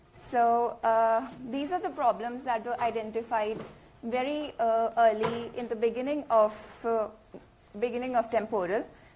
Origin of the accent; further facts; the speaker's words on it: India; English is a second language; I'm from India.